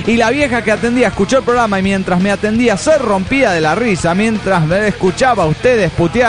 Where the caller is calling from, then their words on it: La Yesca, Jalisco, Mexico; Hola, soy el hit de la Yesca, Jalisco, México.